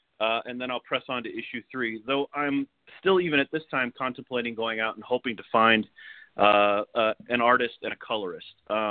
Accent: San Diego, California, United States; They're going to be based on a detective who's based in San Diego, which is my hometown. So I know it and I can write about it.

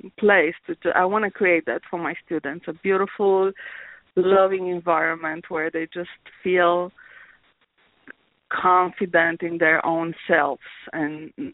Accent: Romania; now in United States; I'm originally from Romania, and within Romania, I lived in different cities, and I visited a lot of Europe, and then I moved here to the States.

